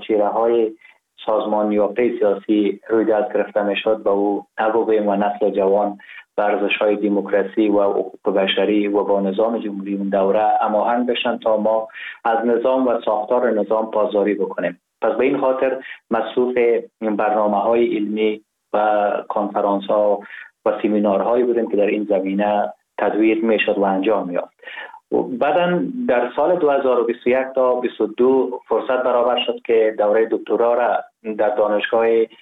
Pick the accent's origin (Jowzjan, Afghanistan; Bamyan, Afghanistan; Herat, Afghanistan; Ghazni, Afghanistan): Ghazni, Afghanistan; also born or lived in Kabul; مزاده شهر ولایت غزنی هستم. در شهر غزنی به دنیا آمدیم، دوره کودکی خود را در غزنی و کابل سپری کردیم، دوره مکتب را قسمت تا صنف 4 و 5 در کابل پشت سر نهادیم و بعدا در غزنی رفتیم